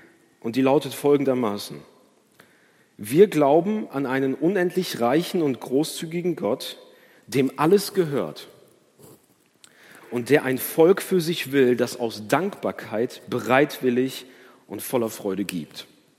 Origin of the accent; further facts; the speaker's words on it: Germany; Ich bin mir bewusst, ja, vielleicht sogar besonders wir als Deutsche, wir mögen es nicht, über Geld zu sprechen.